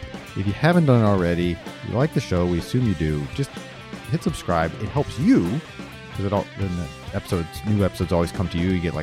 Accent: Toledo, Ohio, United States; We grew up together in Toledo, Ohio.

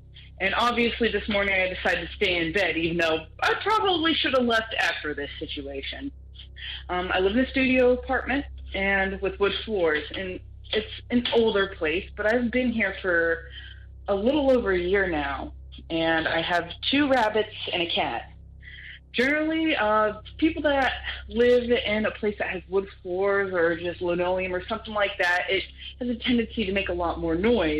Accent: Pennsylvania, United States; born there; I was born up in Pennsylvania.

